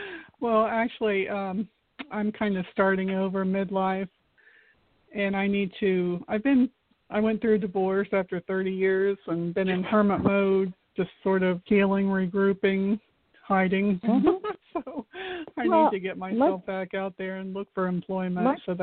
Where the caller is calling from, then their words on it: Florida, United States; I'm calling from Florida.